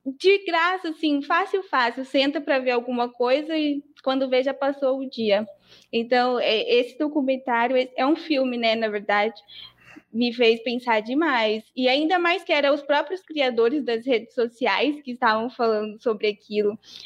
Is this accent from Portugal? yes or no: no; São Paulo, Brazil; now in Pindamonhangaba, Brazil; Eu sou paulista, eu sou de São Paulo, eu moro em Pindamonhangaba.